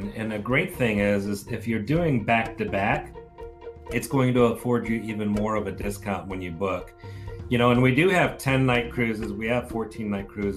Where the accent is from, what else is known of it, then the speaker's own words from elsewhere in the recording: United States; or the way that I learned it as a child growing up in America.